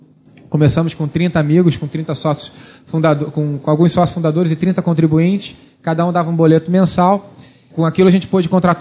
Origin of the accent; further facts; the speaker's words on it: Rio de Janeiro, Brazil; also born or lived in England / United States; Eu nasci na Inglaterra, meu pai estava fazendo doutorado em física nuclear na época, e voltei para o Brasil aos 2 anos, para o Rio de Janeiro. E depois, dos 9 aos 11, eu voltei a morar fora, morei 1 ano nos Estados Unidos e 6 meses na Inglaterra.